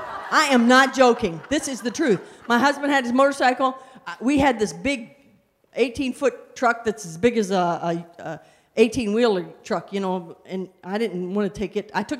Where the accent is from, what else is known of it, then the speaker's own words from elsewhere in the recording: Indiana, United States; no, I'm from Indiana, and I dress like I'm from Texas